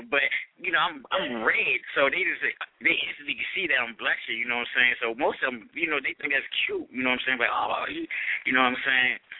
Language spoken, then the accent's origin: English; Maryland, United States; I'm from Maryland, you know what I'm saying? Like, a lot of people, they were like, well, you sound country